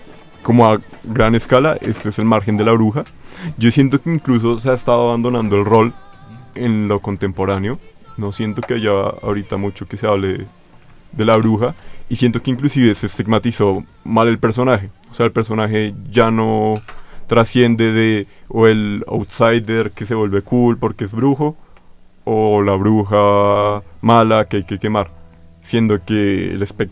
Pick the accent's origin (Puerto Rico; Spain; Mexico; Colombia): Colombia; hablando de como colombiano